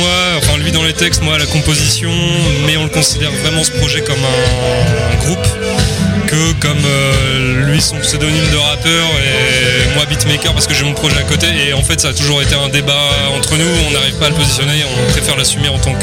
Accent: Normandy, France; now in Caen, France; Alors on n'est pas originaire de Caen, mais on habite à Caen.

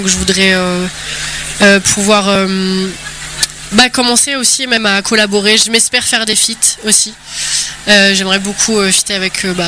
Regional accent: Paris, Île-de-France, France; je viens de Paris en vrai, tu vois, donc voilà. Mais la Normandie m'a adopté et pour l'instant je m'y sens pas trop mal quoi.

